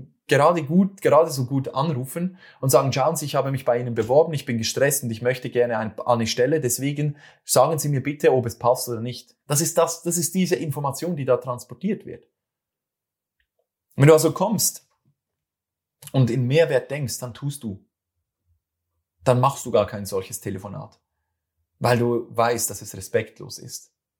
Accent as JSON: {"language": "German", "country": "Switzerland", "accent": "Swiss German", "said": "das ist wieder mein schweizerdeutscher Akzent hier"}